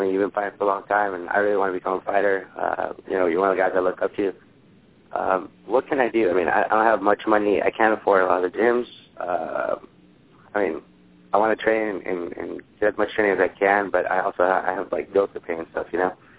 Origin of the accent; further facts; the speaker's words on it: California, United States; I'm from Southern California.